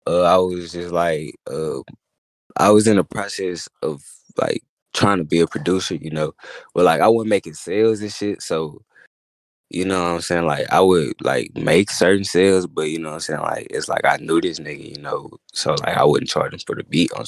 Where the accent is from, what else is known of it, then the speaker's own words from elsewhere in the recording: Pine Bluff, Arkansas, United States; Shit, I'm from Pine Bluff. Pine Bluff, Arkansas.